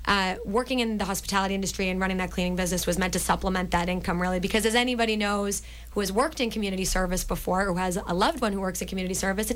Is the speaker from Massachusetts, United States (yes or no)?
yes; Methuen, Massachusetts, United States; also born or lived in Lawrence; hail from the city of Methuen. It's the last community up 93, right before you hit New Hampshire. I was born in Methuen to a 17-year-old single mother.